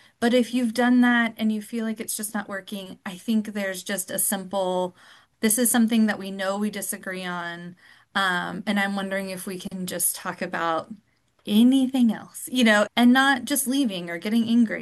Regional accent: Texas, United States; especially as a Texan

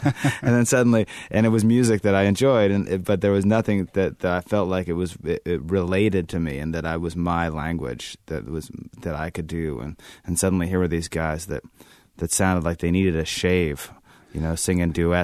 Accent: Moscow, Idaho, United States; It's a beautiful place. In the panhandle of northern Idaho, about 2.5 hours from the Canadian border, and there's a little university there

